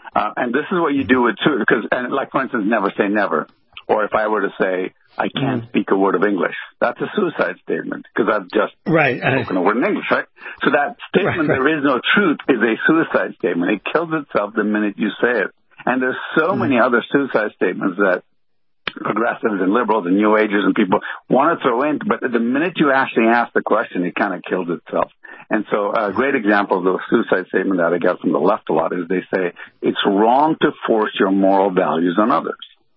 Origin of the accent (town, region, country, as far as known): Ethiopia; born or raised there; also born or lived in Ghana / Sudan / Yemen / Jamaica